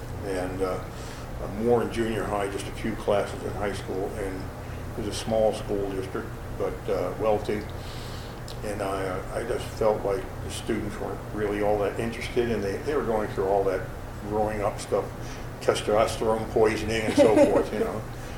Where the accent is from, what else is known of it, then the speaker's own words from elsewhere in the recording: New Britain, Connecticut, United States; born there; I was born in New Britain, Connecticut on the 15th of December of 1938.